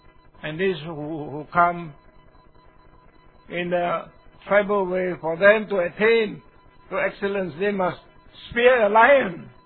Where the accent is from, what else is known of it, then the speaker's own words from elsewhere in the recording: Shantou, Guangdong, China; Suatao, that's my hometown, Shantou.